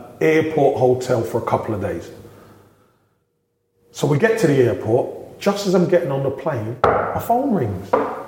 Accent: Brixton, London, United Kingdom; I'm a boy from Brixton. I can make it out of Brixton

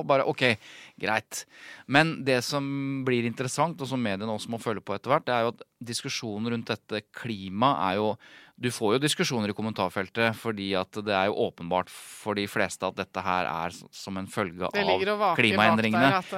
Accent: Jevnaker, Innlandet, Norway; Jeg er jo fra Jevnaker.

